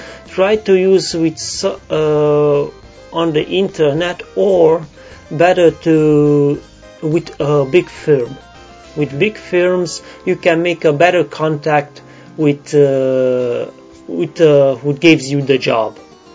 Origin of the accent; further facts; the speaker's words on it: Sighetu Marmației, Maramureș County, Romania; English is a second language; I am from Romania. Mm. … I am from the city called Sighetu Marmației in Maramureș.